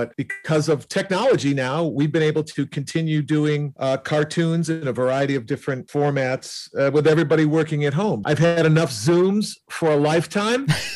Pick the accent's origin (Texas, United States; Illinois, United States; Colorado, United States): Illinois, United States; Chicago; now in Los Angeles, United States; and then I started my own improv group out here in Los Angeles. I'm originally from Chicago.